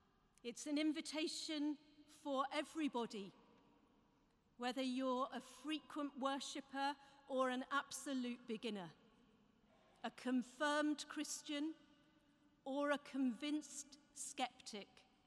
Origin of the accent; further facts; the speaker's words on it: Durham, North East England, United Kingdom; the stream of pilgrims in my hometown of Durham